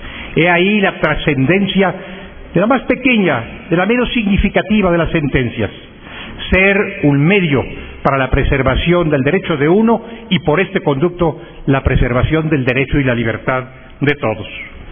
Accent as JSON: {"language": "Spanish", "country": "Mexico", "said": "Un Estado que, como el mío, soy mexicano"}